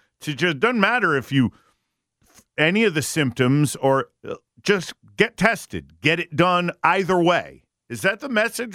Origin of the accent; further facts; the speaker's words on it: New Haven, Connecticut, United States; I'm born and raised in Morris Cove, which is hop, skip, and a jump from Fairhaven.